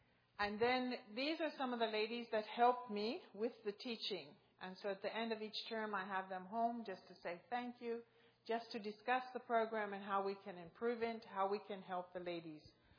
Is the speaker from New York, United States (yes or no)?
no; York, Pennsylvania, United States; Well, I'm from York, but in that area, York, Pennsylvania.